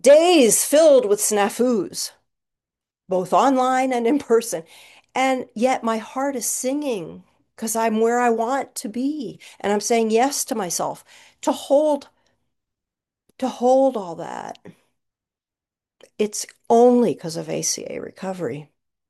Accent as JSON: {"language": "English", "region": "New York", "country": "United States", "said": "finally live as the New Yorker that I am in every fiber of my being."}